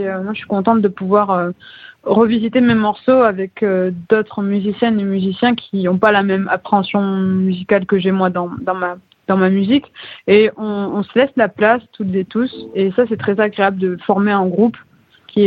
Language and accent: French; Toulouse, Occitanie, France; je suis originaire de Toulouse, donc c'est pas très très loin de Pézenas où va se dérouler la prochaine résidence entre la Gaspésie et l'Occitanie. Et je viens plutôt du sud de la France.